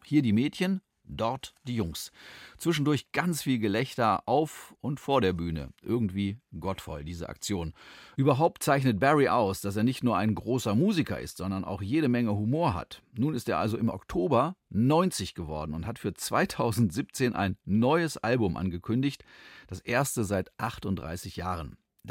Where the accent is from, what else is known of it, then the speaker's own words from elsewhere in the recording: Lower Saxony, Germany; born there; als gebürtiger Niedersachse